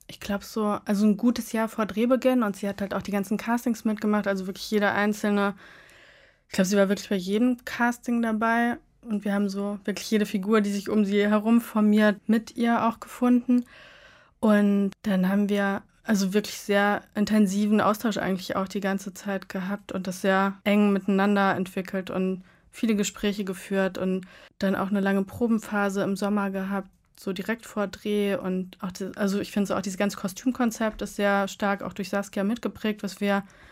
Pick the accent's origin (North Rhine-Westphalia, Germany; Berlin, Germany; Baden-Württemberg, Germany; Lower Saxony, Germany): North Rhine-Westphalia, Germany; Krefeld; Also ich komme nicht aus der Großstadt, ich komme aus Krefeld. Das ist halt so eine 250.000 Einwohnerstadt, aber es ist halt auch nicht ländlich da.